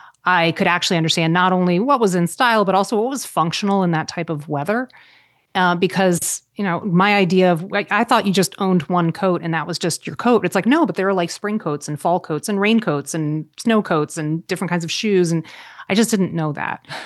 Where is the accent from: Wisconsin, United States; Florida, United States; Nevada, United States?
Florida, United States; because I grew up in Florida, but I went to college in Illinois and I didn't know what winter clothing was.